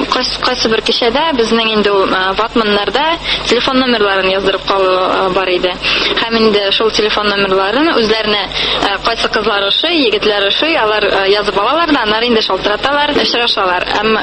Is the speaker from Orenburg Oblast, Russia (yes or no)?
no; Nizhnekamsk, Tatarstan, Russia; born or raised there; moved away